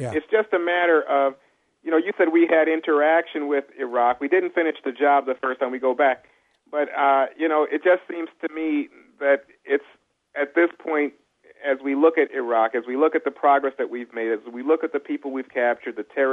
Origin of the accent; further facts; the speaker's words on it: United States; I got to tell you, as an American